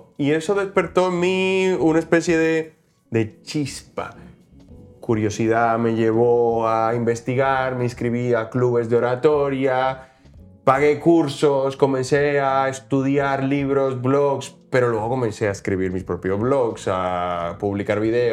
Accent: Dominican Republic; now in Spain; yo me fui de Dominicana porque quería algo diferente.

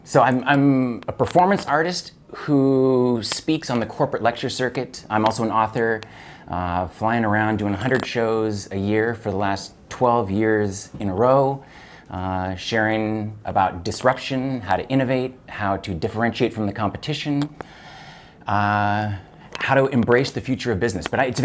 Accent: Seattle, Washington, United States; In Seattle, Washington.

